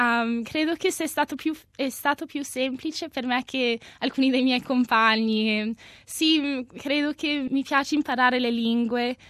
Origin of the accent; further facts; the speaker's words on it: Alice Springs, Northern Territory, Australia; io sono cresciuta ad Alice Springs, allora non c'è molto una comunità, non c'è molto di una comunità italiana lì.